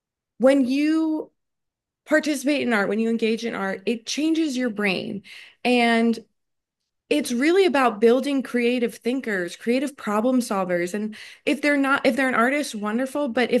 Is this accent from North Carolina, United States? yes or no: no; Crofton, Maryland, United States; Crofton. I'm from Crofton, Anne Arundel